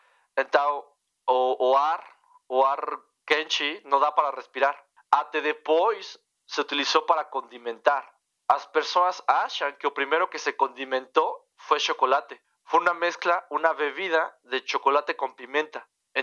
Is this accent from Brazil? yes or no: no; Mexico City, Mexico; Portuguese is a second language; eu sou mexicano, tenho morado toda a minha vida no México